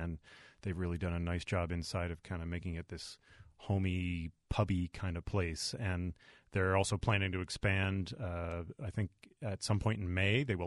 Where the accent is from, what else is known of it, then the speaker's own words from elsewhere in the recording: New York, United States; I ran into somebody from my hometown in upstate New York